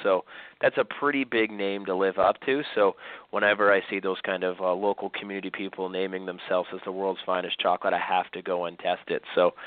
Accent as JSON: {"language": "English", "town": "Peterborough", "region": "Ontario", "country": "Canada", "tie": "born or raised there", "said": "Peterborough itself is, you know, obviously my hometown"}